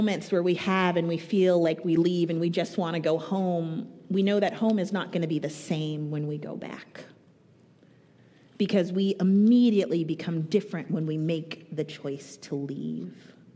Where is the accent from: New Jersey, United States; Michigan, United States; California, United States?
California, United States; Richmond; also born or lived in Berkeley / Oakland; I am an East Bay born, bred, never ever left. I was born in Berkeley. I was raised in Richmond. I went to high school in Berkeley. I went to college in Oakland. I live in Oakland right now.